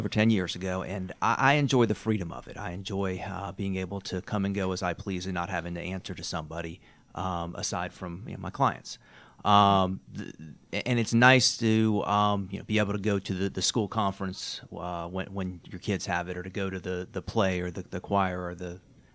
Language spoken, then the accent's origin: English; Dunwoody, Georgia, United States; I grew up in Dunwoody. I went to Dunwoody High School.